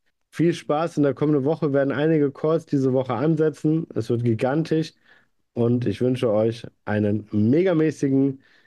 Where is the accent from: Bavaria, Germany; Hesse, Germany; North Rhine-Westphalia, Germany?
Hesse, Germany; Frankfurt; moved away as an adult; now in Austria; Ich bin direkt nach meinem Abitur von Frankfurt nach Österreich gezogen.